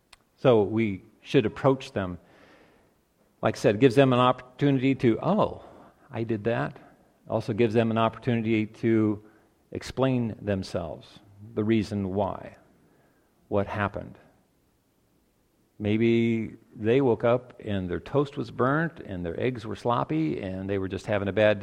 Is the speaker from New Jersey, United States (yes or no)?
yes; New Providence, New Jersey, United States; Major places where that happens is in my hometown of New Providence